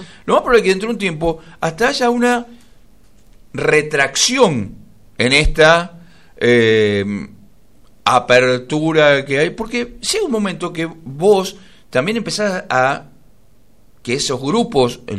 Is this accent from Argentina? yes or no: yes; Argentina; Sí, con cómo somos los argentinos.